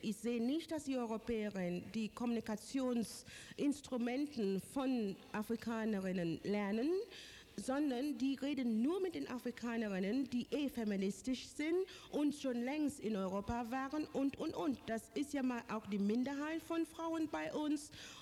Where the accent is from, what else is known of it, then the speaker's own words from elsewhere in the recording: Mombasa, Mombasa County, Kenya; moved away as an adult; also born or lived in Mahé, Seychelles; now in Germany; ich komme aus Seychellen, aus Mahé. Ab meinem 7. Lebensjahr bin ich nach Mombasa gegangen und dort bin ich aufgewachsen. Mit 23 bin ich nach Deutschland gekommen, 1965. Und bis jetzt lebe ich überwiegend in Deutschland.